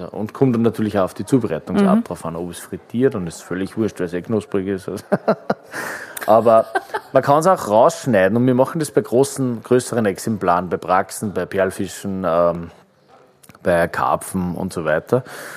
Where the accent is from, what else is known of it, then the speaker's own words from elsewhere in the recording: Upper Austria, Austria; wir sind am Attersee aufgewachsen.